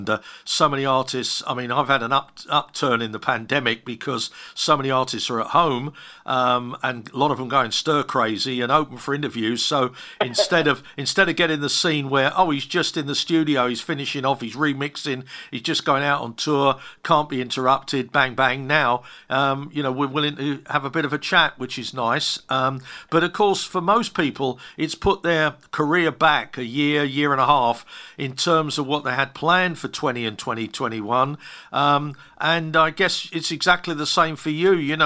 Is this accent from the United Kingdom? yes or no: yes; England, United Kingdom; And I'm thinking, I'm coming from England here. You would never do that.